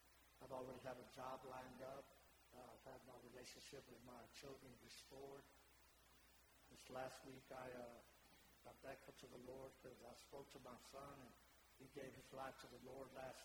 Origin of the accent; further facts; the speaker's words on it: Houston, Texas, United States; moved away as an adult; now in Montana, United States; I'm from Houston, Texas. I ended up in Montana last year.